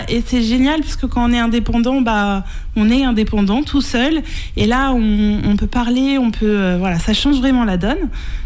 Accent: Nantes, Pays de la Loire, France; moi je viens de la ville, hein, donc je viens de Nantes, et quand je suis arrivée ici

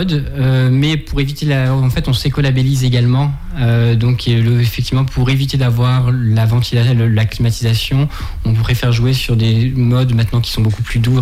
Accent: Normandy, France; born there; donc j'ai 39 ans maintenant, je suis natif de Normandie

